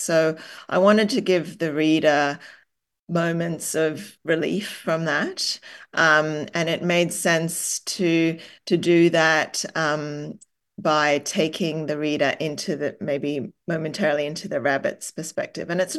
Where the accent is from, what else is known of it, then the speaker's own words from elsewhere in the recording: Hong Kong; I grew up in Hong Kong and in apartments